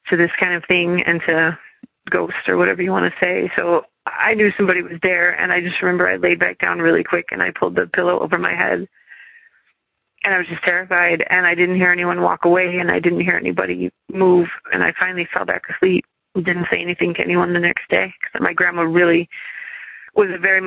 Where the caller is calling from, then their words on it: Madison, Wisconsin, United States; I'm calling from Madison, Wisconsin.